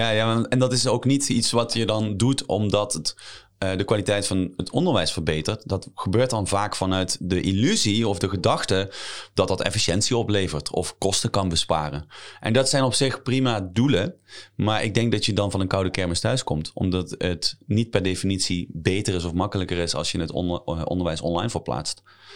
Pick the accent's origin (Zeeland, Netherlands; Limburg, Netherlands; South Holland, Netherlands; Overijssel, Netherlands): Limburg, Netherlands; accent: soft G; En jullie horen misschien een klein beetje een zachte G. Dat komt omdat ik uit Limburg kom.